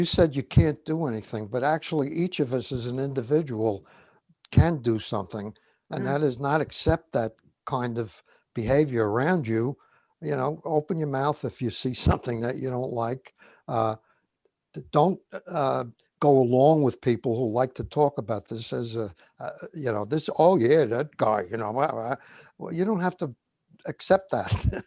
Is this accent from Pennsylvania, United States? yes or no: no; Brooklyn, New York, United States; born there; I remember as a kid in the middle of World War II being called a Nazi. I was born in Brooklyn.